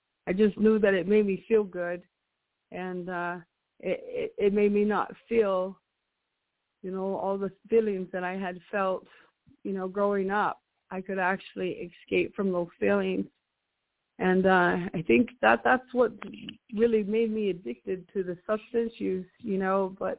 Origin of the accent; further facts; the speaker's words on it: Oklahoma, United States; also born or lived in Colorado; I'm from Oklahoma. I was born in Colorado, but I was been raised in Oklahoma.